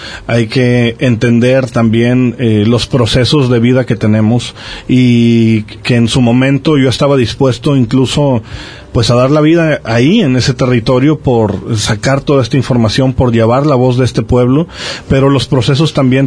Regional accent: Mexico; como mexicano que soy, orgulloso de mis raíces

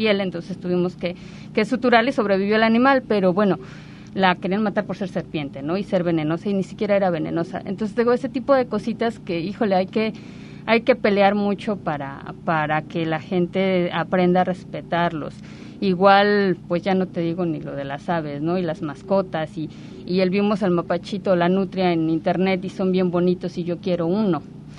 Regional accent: Mexico City, Mexico; moved away as an adult; now in Puerto Vallarta, Mexico; yo no soy de aquí de Puerto Vallarta, soy de la Ciudad de México. Llegué en el 2002 con el pretexto de mi servicio social

